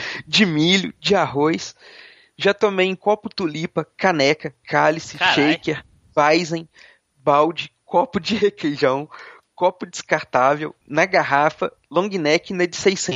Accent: Curitiba, Paraná, Brazil; born there; moved away; eu nasci em Curitiba, amo o friozinho, porém vim pro calor da savana africana.

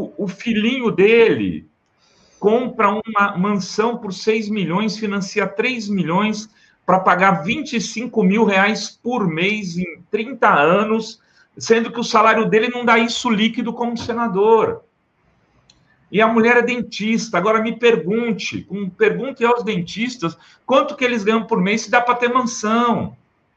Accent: Praia Grande, São Paulo, Brazil; É que eu não nasci em Praia Grande, mas morei dos 7 aos 17 anos lá. Conheço cada pedaço daquele lugar.

